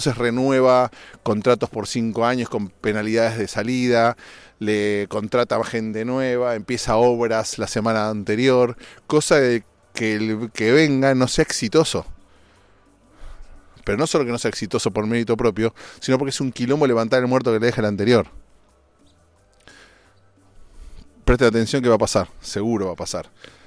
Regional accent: Argentina; now in United States; en Argentina, mi país de origen, mi ex país, porque yo soy American.

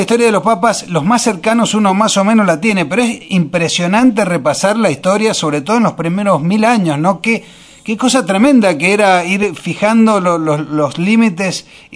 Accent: Argentina; somos nosotros los argentinos

